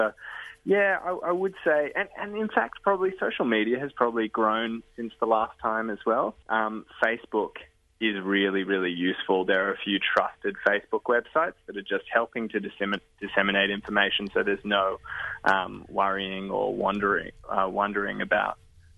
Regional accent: Sydney, New South Wales, Australia; So I'm from Sydney, yeah.

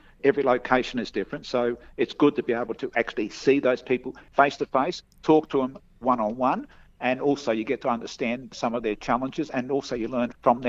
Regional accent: Port Pirie, South Australia, Australia; And so my hometown, Port Pirie, came out of that and went into the new Stewart.

